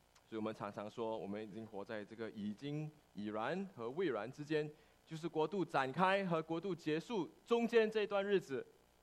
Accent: Malaysia; 我在马来西亚成长，那马来西亚呢很多华人都庆祝农历新年

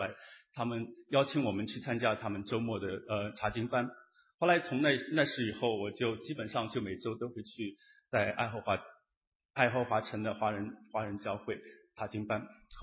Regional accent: Wuxi, Jiangsu, China; 后来我当时回我老家无锡的时候

